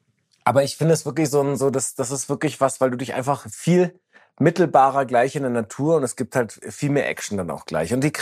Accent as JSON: {"language": "German", "town": "St. Weiher", "region": "Baden-Württemberg", "country": "Germany", "tie": "born or raised there", "said": "Ich habe aber die ersten 6 Jahre in St. Weiher bei Karlsruhe gelebt und das war ein kleines Dorf."}